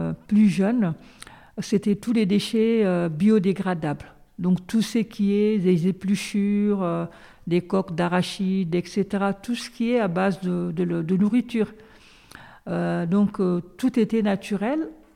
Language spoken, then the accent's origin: French; Diaguili, Guidimaka, Mauritania; moved away as an adult; now in France; Diaguili, je suis née à Diaguili. J'ai grandi à Diaguili. J'ai quitté Diaguili à l'âge de 20 ans pour rejoindre mon mari en France. Donc, Diaguili, comme je vous l'ai dit tout à l'heure, se situe dans le sud-est de la Mauritanie.